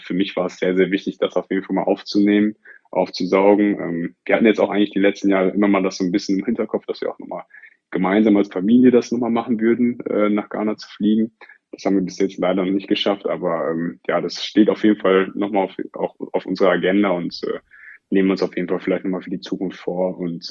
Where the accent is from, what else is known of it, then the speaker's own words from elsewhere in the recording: Oberhausen, North Rhine-Westphalia, Germany; auf der anderen Seite gab es so einen sogenannten Schulwaldlauf bei uns in Oberhausen.